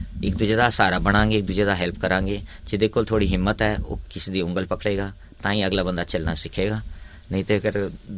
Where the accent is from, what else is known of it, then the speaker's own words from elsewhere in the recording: Punjab, India; ਮਗਰ ਅਸੀਂ ਆਪ ਸਾਰੇ ਪੰਜਾਬ ਤੋਂ ਹਾਂ